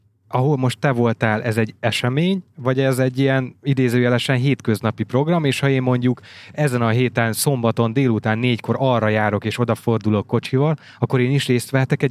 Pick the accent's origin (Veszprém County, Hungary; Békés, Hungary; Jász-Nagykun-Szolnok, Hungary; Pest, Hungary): Veszprém County, Hungary; Balatonfelvidéki faluban nőttem fel